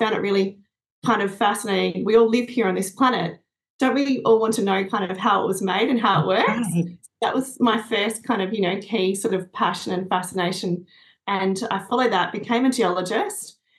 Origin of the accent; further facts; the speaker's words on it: Western Australia, Australia; born there; I was born in Western Australia in the country.